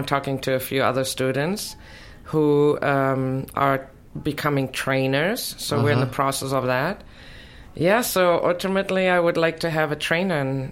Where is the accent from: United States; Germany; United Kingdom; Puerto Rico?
Germany; I'm originally from Germany, so I have very, very pale skin, and I can actually not tan in the natural sun.